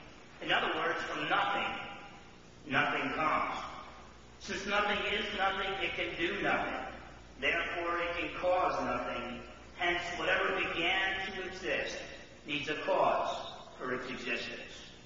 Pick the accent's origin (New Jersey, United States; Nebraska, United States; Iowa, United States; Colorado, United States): New Jersey, United States; I was at Stafford High School and was born and raised in Jersey.